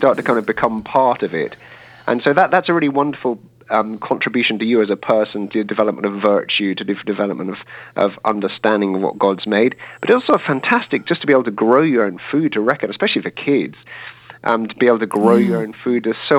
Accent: Ireland; I'm from Ireland myself

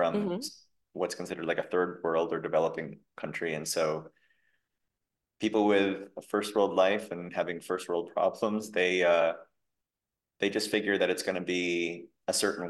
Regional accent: Manila, Metro Manila, Philippines; So in growing up in Manila, there was a lot of like, my school was very Americanized

